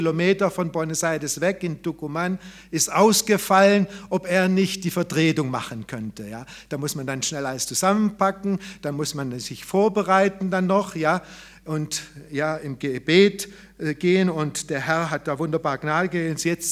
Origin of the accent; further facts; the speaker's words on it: Unterjettingen, Baden-Württemberg, Germany; also born or lived in Herrenberg; ich bin ein Jettinger, ja, ich bin hier in Unterjettingen ja aufgewachsen, in Herrenberg im Krankenhaus geboren, ja. Und die ganze Jugendzeit hier in Jettingen zugebracht bis zum 17. Lebensjahr.